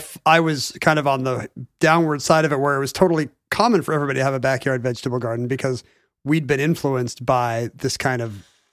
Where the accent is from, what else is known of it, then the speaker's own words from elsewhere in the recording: Seattle, Washington, United States; No, I mean, this is growing up in Seattle in the 70s too.